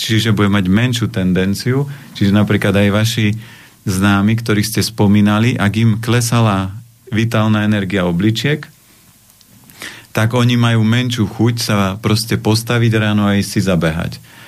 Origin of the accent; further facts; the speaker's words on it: Žilina Region, Slovakia; Ja pochádzam z Oravy a ja som za žiakov hrával futbal.